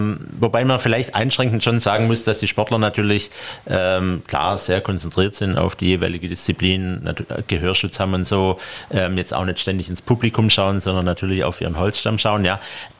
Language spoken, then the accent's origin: German; Stuttgart, Baden-Württemberg, Germany; zum einen komme ich aus Stuttgart